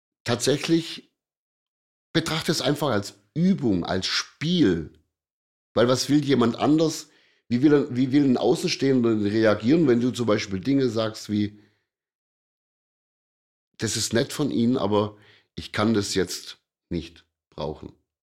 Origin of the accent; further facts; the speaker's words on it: Baden-Württemberg, Germany; Ein Schwabe, da wo ich herkomme, würde sagen, jetzt halt einfach mal dein blödes Maul.